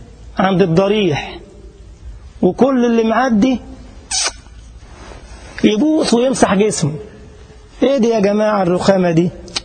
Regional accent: Egypt; هوجة عندنا في مصر

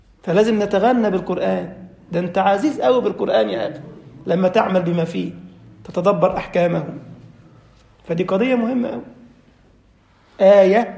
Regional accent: Egypt; أنا أعرف قصة عندنا في مصر يحفظ القرآن عن ظهر قلب

